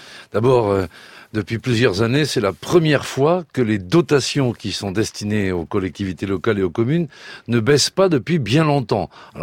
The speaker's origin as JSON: {"language": "French", "region": "Brittany", "country": "France", "said": "Moi, je viens du Finistère intérieur, très rural. Il y a des petites communes."}